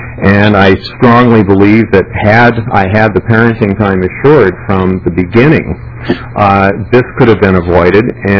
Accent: St. Cloud, Minnesota, United States; I'm from St. Cloud, Minnesota.

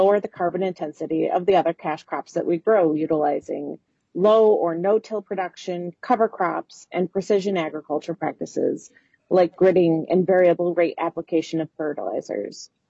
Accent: Browns Valley, Minnesota, United States; I am a farmer from Big Stone County in Browns Valley, Minnesota.

